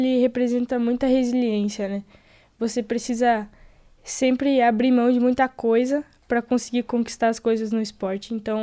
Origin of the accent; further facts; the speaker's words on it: Santa Catarina, Brazil; Por exemplo, eu sou de Santa Catarina